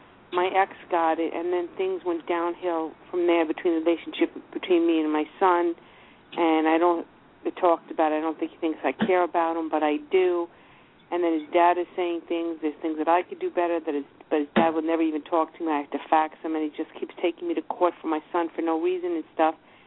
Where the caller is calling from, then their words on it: New York, United States; Long Island.